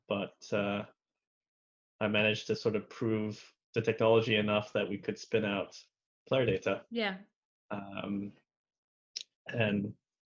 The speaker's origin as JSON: {"language": "English", "country": "Thailand", "accent": "hybrid American international school", "lives_now": "Scotland, United Kingdom", "said": "I'm originally from Thailand, so I went to international school there, which gave me this sort of hybrid mix, American international school accent, and I've been here for 10 years now."}